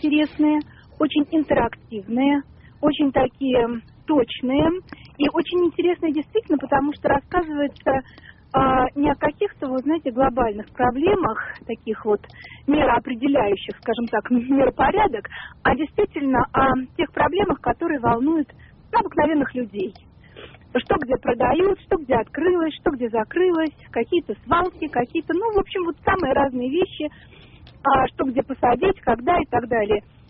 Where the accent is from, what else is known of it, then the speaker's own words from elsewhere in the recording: Moscow, Russia; я из Москвы.